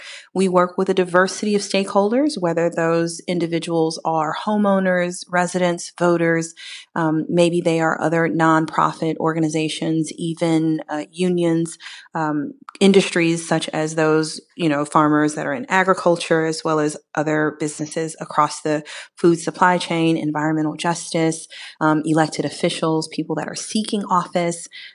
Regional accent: Chicago, Illinois, United States; So, Todd, I'm actually from the city of Chicago, born and raised, but I do work across the state in my role at Sierra Club Illinois chapter.

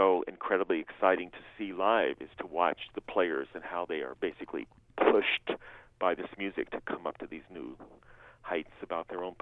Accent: Brooklyn, New York, United States; when I was growing up in Brooklyn, I would see her on a daily basis

